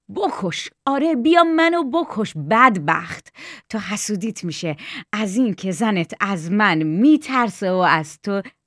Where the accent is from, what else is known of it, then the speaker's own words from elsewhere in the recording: Shiraz, Fars, Iran; من خودم شیرازی هستم.